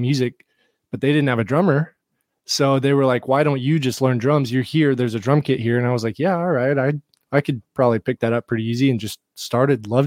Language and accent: English; Texas, United States; Even still, we're from Texas, so it's fair, but our best shows are always Texas.